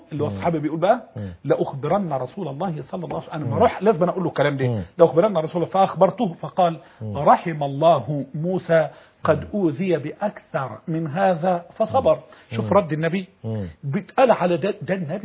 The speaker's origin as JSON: {"language": "Arabic", "country": "Egypt", "said": "ما فيش مطب واحد زي عندنا في مصر"}